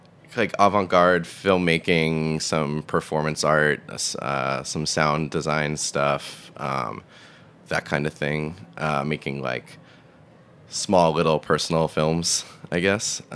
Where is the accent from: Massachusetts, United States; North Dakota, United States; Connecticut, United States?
Massachusetts, United States; I grew up in Massachusetts, like 30 minutes south of Boston, in the suburbs.